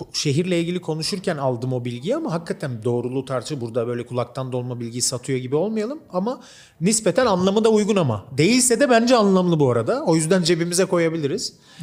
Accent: İzmit, Kocaeli, Turkey; Ben zaten İzmitliyim. Zaten bir körfezde büyüdüm zaten.

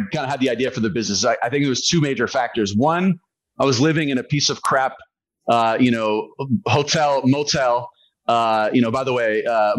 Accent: Sebastopol, California, United States; I'm from the Bay Area originally, a small town called Sebastopol.

